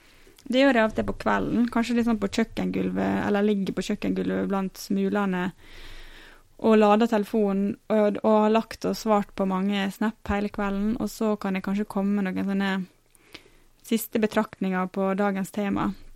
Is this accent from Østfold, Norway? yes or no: no; Ålesund, Møre og Romsdal, Norway; Sunnmørsposten, som er regionavisa i Ålesund, der jeg kommer fra.